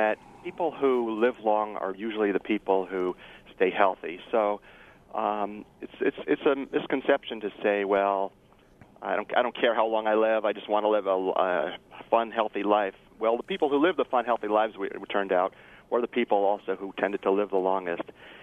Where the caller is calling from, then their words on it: California, United States; Well, I'm calling you from California